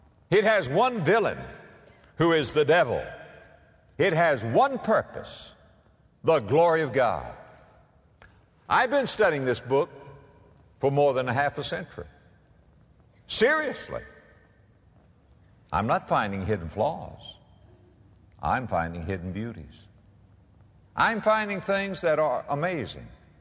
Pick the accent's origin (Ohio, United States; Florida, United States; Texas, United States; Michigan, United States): Florida, United States; now in Memphis, United States; From my home state of Florida, perhaps we'd have Carlstone.